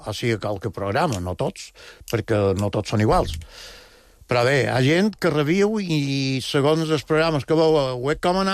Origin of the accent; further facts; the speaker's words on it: Sa Pobla, Balearic Islands, Spain; Nosaltres, jo soc de la Pobla